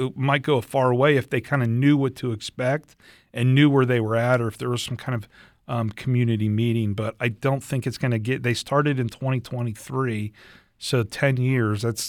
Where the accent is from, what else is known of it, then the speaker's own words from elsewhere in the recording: Las Vegas, Nevada, United States; So I grew up in East Las Vegas